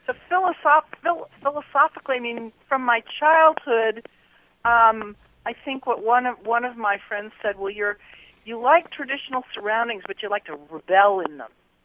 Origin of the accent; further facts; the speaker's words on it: Massachusetts, United States; I grew up in New England, right next to Walden Pond.